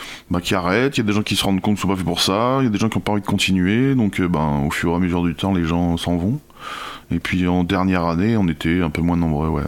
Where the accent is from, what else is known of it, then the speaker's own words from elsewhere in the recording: Tonnay-Charente, Nouvelle-Aquitaine, France; Je suis de Tonnet-Charente.